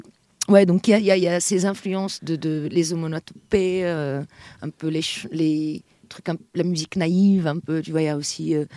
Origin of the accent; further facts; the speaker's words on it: Tunisia; Moi, je viens du nord-ouest de la Tunisie. On a les chants un peu en yodel